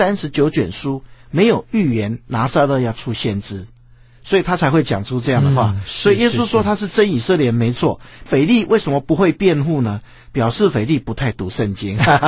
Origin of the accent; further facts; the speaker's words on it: China; 其实我们中国人最喜欢一帆风顺